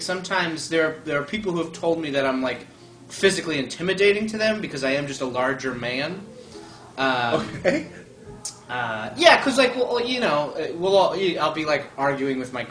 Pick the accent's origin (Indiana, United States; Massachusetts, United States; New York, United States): New York, United States; Woodhaven; also born or lived in Wappingers Falls; I am from Woodhaven, Queens, originally.